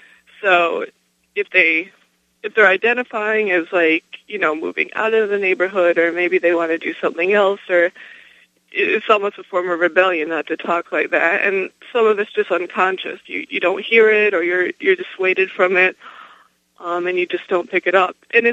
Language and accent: English; Midwest, United States; I'm a Midwesterner, so I think the New York accent is more novel to me